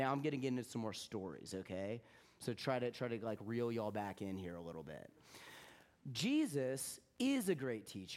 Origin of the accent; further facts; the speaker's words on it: Georgia, United States; moved away as an adult; also born or lived in Texas; Y'all know I was born in the Deep South, right? I was born in Texas and grew up in Georgia.